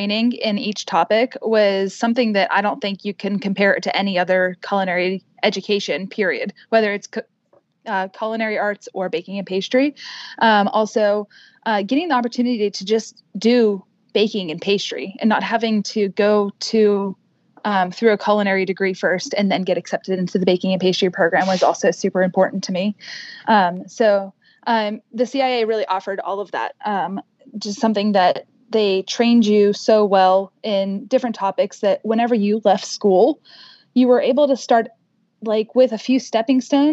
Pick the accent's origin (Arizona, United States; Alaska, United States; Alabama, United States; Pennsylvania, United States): Pennsylvania, United States; Pittsburgh; So, I am from Pittsburgh, Pennsylvania. Pennsylvania, and I grew up in a small town outside of Pittsburgh that was heavily influenced by Slovenian and Polish culture